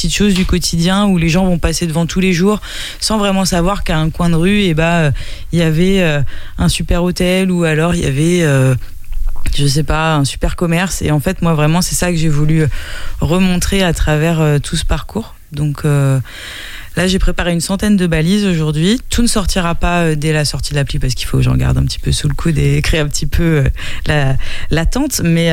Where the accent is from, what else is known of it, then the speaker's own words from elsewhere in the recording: Nantes, Pays de la Loire, France; now in Angers, France; moi je ne suis pas angevine d'origine, je suis nantaise d'origine, mais ça fait 10 ans que je suis installée là.